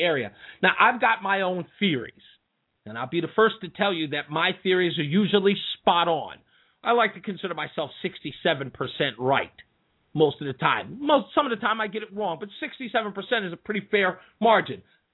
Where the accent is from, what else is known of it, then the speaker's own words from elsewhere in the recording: Queens, New York, United States; I'm from Hollis, Queens. I'm from … town. I'm from Stephen A. Smith town.